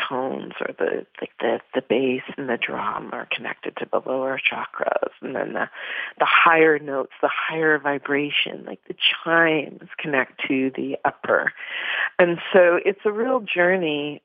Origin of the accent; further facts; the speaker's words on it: Toronto, Ontario, Canada; Again, from my beginnings, growing up in Toronto, there was more of a celebration as seeing different roots as a cultural mosaic as opposed to a melting pot.